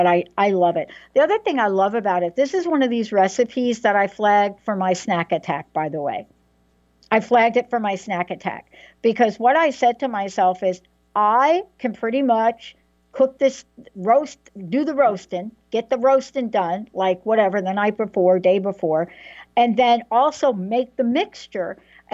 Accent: Bronx, New York, United States; Uncle Ralph in the Bronx, we're from the Bronx, gardening, growing fresh pear trees, like in the Bronx, fresh herbs, fresh everything, and unbelievable food.

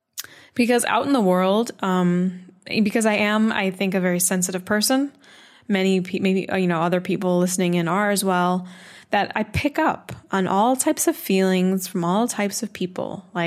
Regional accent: Midwest, United States; I grew up in the Midwest, you know, it's kind of meant to be seen and not heard, smile.

